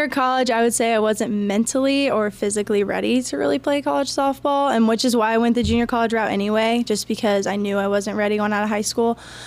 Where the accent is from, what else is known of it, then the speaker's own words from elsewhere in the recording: Kansas, United States; But here I just wanted everyone to know that I am from Kansas.